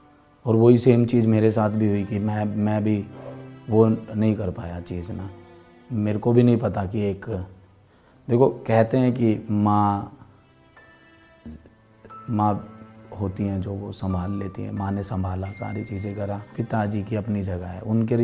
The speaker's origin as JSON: {"language": "Hindi", "region": "Delhi", "country": "India", "tie": "born or raised there", "also_born_or_lived": "Bulandshahr", "said": "फिर बुलंदशहर के बाद दिल्ली में मेरी हुआ स्कूलिंग, मैंने दिल्ली से की, कॉलेज मैंने दिल्ली से किया, ग्रेजुएशन वकालत मैंने गाजियाबाद से करी, ग्रेटर नोएडा से मेरी दादी थी।"}